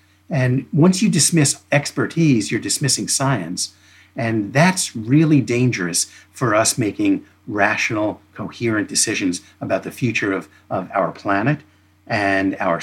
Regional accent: United States; I mean, I grew up in America, but I wasn't a deeply religious person.

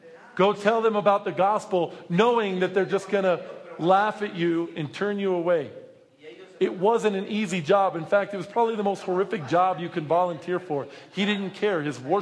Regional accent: United States; I'm an American. I love myself.

